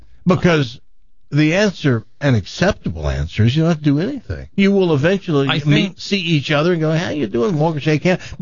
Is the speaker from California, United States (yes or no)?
no; Tennessee, United States; I'm from Tennessee, but I knew Christmas wasn't their thing.